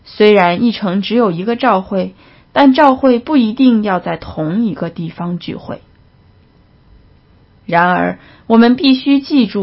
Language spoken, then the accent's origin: Chinese; Yantai, Shandong, China; 我在中国烟台市长大